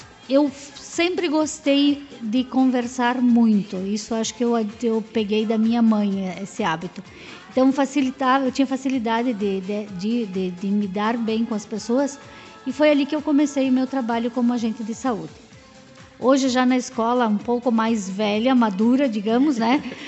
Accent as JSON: {"language": "Portuguese", "town": "Vila Damiani", "region": "Rio Grande do Sul", "country": "Brazil", "tie": "born or raised there", "said": "Eu nasci na Vila Damiani, moro ainda lá até agora, né?"}